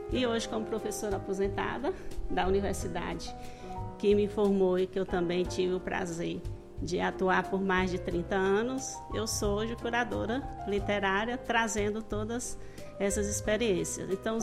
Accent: Bahia, Brazil; eu sou do interior da Bahia, era difícil chegar livros naquele interiorzão da Bahia.

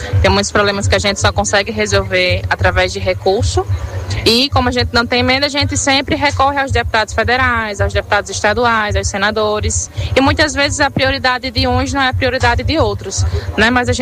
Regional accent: Natal, Rio Grande do Norte, Brazil; Eu moro, sou moradora da Zona Norte, nasci em Natal, cresci dentro da Zona Norte.

